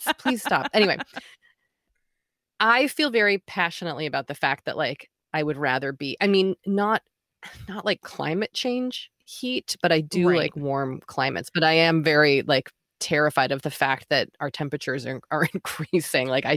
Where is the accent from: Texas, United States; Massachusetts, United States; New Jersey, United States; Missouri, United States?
Massachusetts, United States; Boston; also born or lived in Maine / New York City; I moved to California. Mm-hmm. I'm from Boston. I went to college in Maine. Then I moved to New York City.